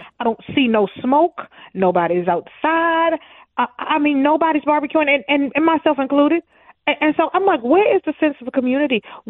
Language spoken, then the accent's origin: English; Texas, United States; And I said, well, you know, I'm from Texas.